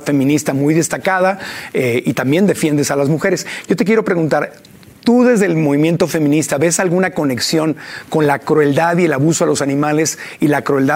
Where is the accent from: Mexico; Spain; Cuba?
Mexico; hay un beneficio como mexicana, como ser humano